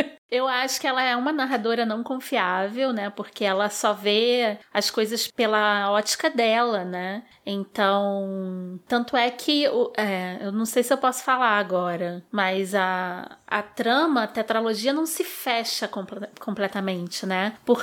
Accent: Rio de Janeiro, Brazil; Sou nascida e criada no subúrbio do Rio de Janeiro.

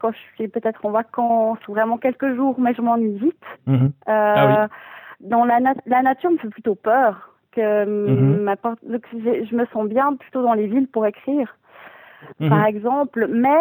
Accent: Savigny, Vaud, Switzerland; now in Lausanne, Switzerland; J'ai grandi à Savigny, près de Lausanne, à la campagne. J'habite à Lausanne depuis 2009. Lausannoise depuis 2009.

